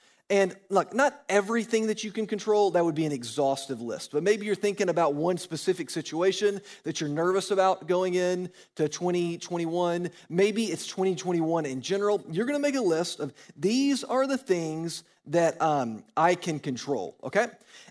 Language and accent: English; Georgia, United States; yeah, I grew up in Georgia. I'm a big Georgia sports fan, okay?